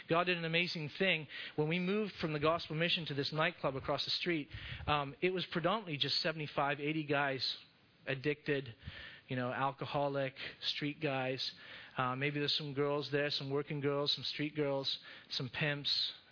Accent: India; also born or lived in Middle East; I was born in India. I grew up in the Middle East and India, and I worked in South America.

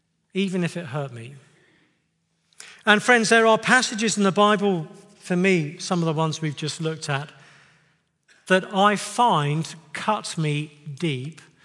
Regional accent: England, United Kingdom; I'm English. We don't do things like that.

